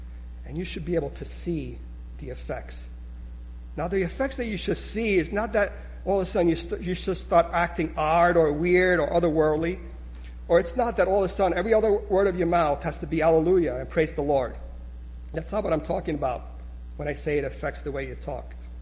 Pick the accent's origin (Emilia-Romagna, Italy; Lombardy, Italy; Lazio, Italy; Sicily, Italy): Sicily, Italy; I'm Sicilian, so I can say that. In Sicily, that's my home country, everything goes.